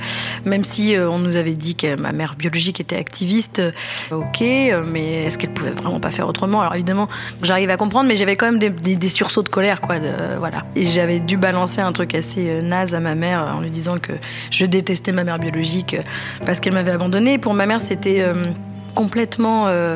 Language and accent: French; Guatemala; qui connaît mieux que moi mon pays d'origine, le Guatemala